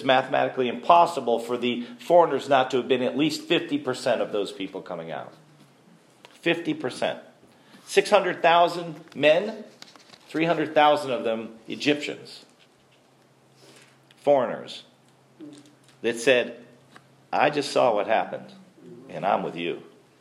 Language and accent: English; New Jersey, United States; born there; God forbid I was from New Jersey, too, okay? Don't tell too many people. So technically, I'm still a New Jerseyite, whatever you call someone born in New Jersey.